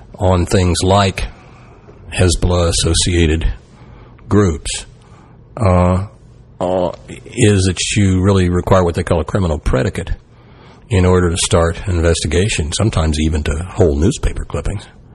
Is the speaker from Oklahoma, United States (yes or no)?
yes; Tulsa, Oklahoma, United States; or maybe my hometown of Tulsa, Oklahoma.